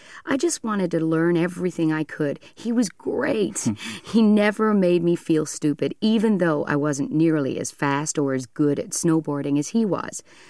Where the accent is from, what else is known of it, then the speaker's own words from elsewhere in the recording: Steamboat Springs, Colorado, United States; also born or lived in Chicago; when I was growing up in Chicago and then in the town of Steamboat, Colorado.